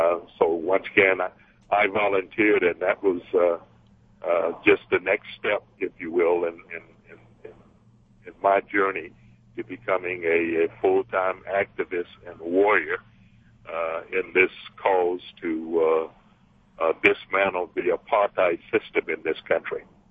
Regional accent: the South, United States; Growing up in the South, I saw every day the contradiction of what I studied in the textbook about what America is all about, a land of liberty, freedom, and justice.

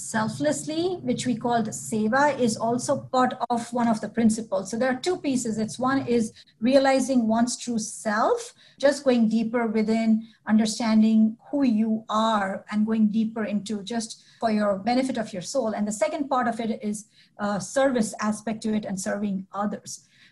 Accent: India; moved away as an adult; now in Indianapolis, United States; I was born into a Jain family. I was born and raised in India, came to the United States when I was 24, and have been in Indianapolis for the past 26 years.

